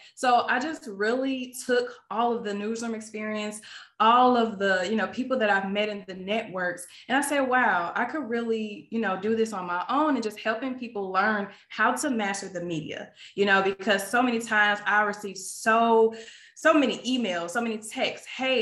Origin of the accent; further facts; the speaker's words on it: Chicago, Illinois, United States; I'm originally from Chicago, but I went to college in Jackson, Mississippi.